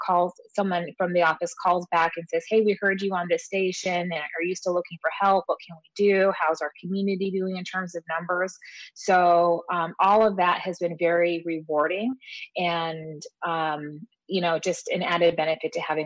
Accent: McGrath, Alaska, United States; You know, I grew up in McGrath.

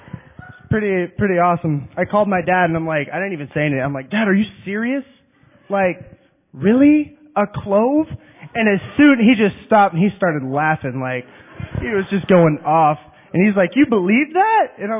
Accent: Norfolk, Virginia, United States; born there; So, I was born in Norfolk, Virginia, and had a very weird childhood.

